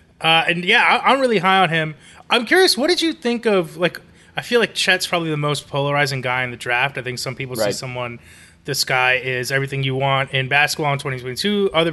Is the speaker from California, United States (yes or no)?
yes; Los Angeles, California, United States; My hometown, Los Angeles Lakers, swinging the big trade for Patrick Beverley this week.